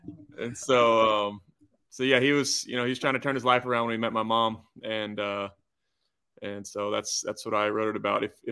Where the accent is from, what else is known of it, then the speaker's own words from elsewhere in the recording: Georgia, United States; growing up in Georgia, there's not too many places to do all that.